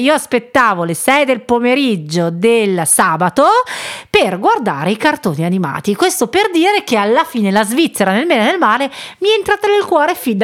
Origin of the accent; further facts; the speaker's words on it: Milan, Lombardy, Italy; all'epoca noi in Lombardia, io sono milanese, si vedeva la TV svizzera